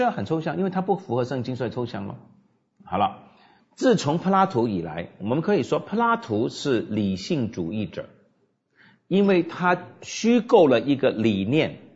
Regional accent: China; 就是用我们中国人的话，就是格物致知

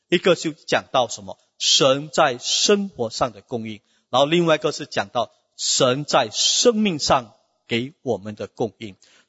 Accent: China; 那我们中国人常常很喜欢在介绍夫妻的时候

